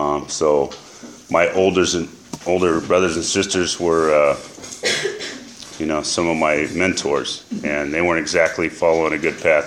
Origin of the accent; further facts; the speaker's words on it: Grover City, California, United States; So, you know, growing up in Grover City, my mom married a man from Guadalupe. And so I grew up with, you know, kegs and mariachis and, you know, all my stepbrothers were Chicanos